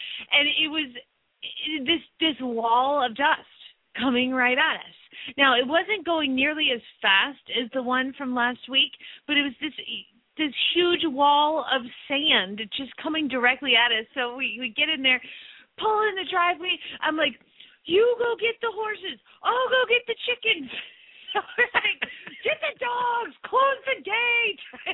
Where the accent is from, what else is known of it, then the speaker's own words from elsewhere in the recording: Phoenix, Arizona, United States; from Phoenix, Arizona